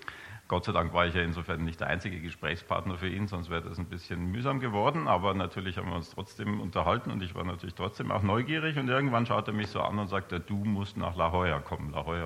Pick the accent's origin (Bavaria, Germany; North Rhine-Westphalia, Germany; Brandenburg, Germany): Bavaria, Germany; Munich; moved away as an adult; now in Switzerland; ursprünglich komme ich nicht aus der Schweiz, also ursprünglich bin ich in München geboren und aufgewachsen, aber dann irgendwann mal studienmäßig ausgewandert und 76 in der Schweiz gelandet